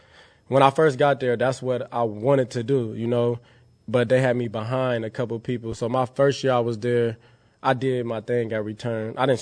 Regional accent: California, United States; When he found out I was from the Bay and everything, he brought me in.

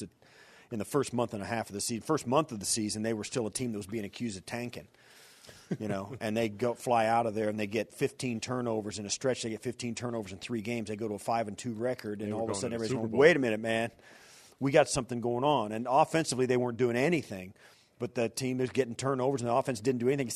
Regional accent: Kansas, United States; yeah, I grew up in Kansas, and when I grew up, there was not an ice rink in the state.

